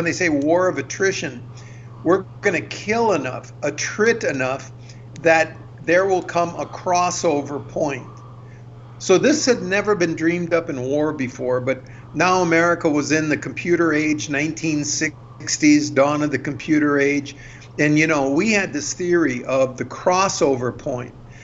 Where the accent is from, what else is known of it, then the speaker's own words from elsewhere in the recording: Wisconsin, United States; I'm from Wisconsin. I couldn't imagine that if a foreign army showed up in Wisconsin